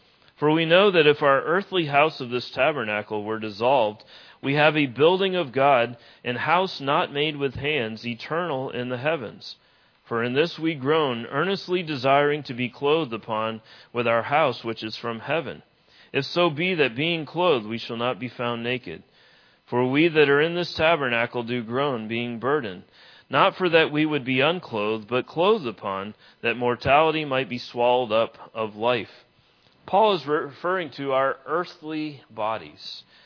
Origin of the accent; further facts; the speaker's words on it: New Hampshire, United States; And I'm from New Hampshire, and so we throw stuff called salt on the roads up there to melt ice.